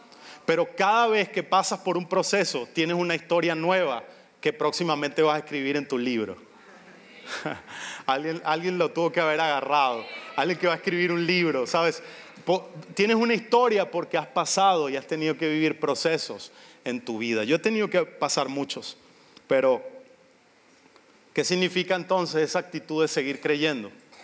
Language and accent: Spanish; Venezuela; Y como venezolanos somos así, nos gusta correr, vivimos agitados y queremos hacer todo rápido y todo eso.